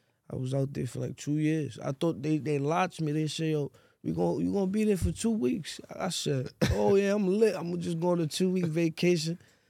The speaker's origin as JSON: {"language": "English", "country": "Côte d’Ivoire", "said": "I'm from Ivory Coast."}